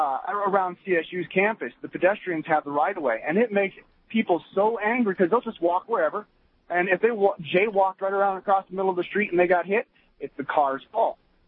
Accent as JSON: {"language": "English", "region": "Iowa", "country": "United States", "tie": "born or raised there", "said": "I'm a biker myself, and I grew up in Iowa"}